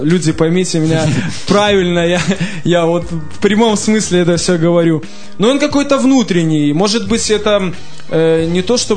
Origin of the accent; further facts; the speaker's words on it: Gomel, Gomel Region, Belarus; also born or lived in Minsk; То есть это мой родной город, который я никогда не забываю, потому что родители оттуда, и то есть вся моя родня оттуда, и я там прожил какое-то определенное количество времени. То есть считаю свой город Гомель своим родным городом